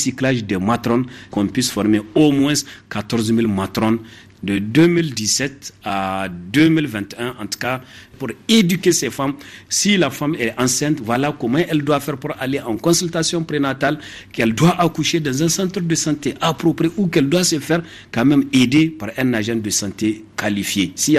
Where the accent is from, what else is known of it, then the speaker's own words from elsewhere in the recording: Niger; la création ici chez nous, au Niger